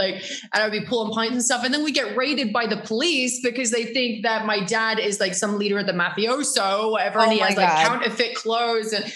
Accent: Norwich, East of England, United Kingdom; born or raised there

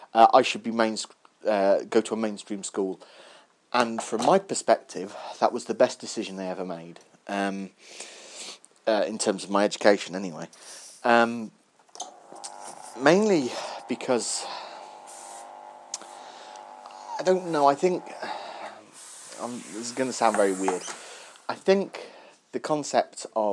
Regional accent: East Midlands, United Kingdom; I grew up in Leicestershire, I went to a nursery special school. So it's one called South Lodge in Leicestershire

